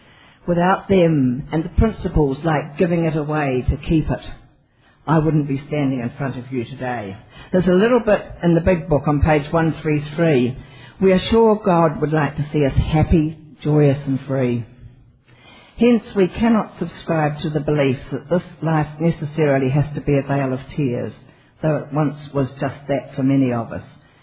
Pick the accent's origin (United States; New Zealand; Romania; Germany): New Zealand; Now, as I said, I'm from New Zealand.